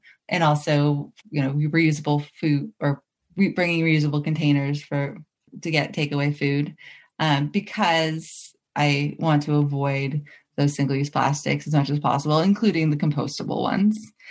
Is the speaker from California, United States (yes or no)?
yes; San Francisco, California, United States; now in New York City, United States; I'm from San Francisco originally